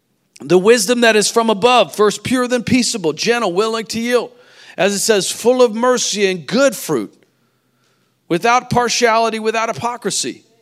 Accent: Missouri, United States; now in Nashville, United States; I grew up in Missouri, but Nashville's our home.

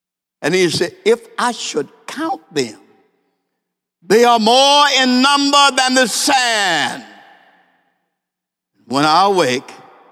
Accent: Los Angeles, California, United States; I was raised up in South Central Los Angeles, and I was in a gang.

